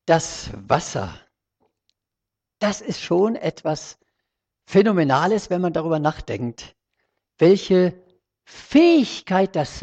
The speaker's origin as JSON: {"language": "German", "town": "Johannesburg", "region": "Gauteng", "country": "South Africa", "tie": "born or raised there", "said": "Ich bin in Johannesburg aufgewachsen."}